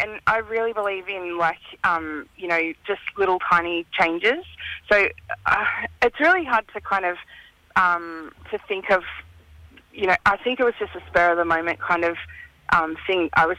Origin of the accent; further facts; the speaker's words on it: New South Wales, Australia; But I was raised out on Dharawal country over on the coast.